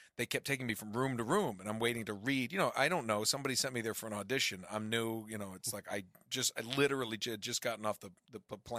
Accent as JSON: {"language": "English", "region": "East Coast", "country": "United States", "said": "I'm from the East Coast, so can I ask you a quick question?"}